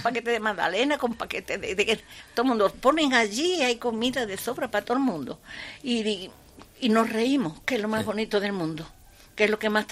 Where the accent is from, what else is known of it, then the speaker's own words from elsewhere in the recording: France; moved away; Yo vine de Francia y me he llevado 12 años viviendo sola en mi casa.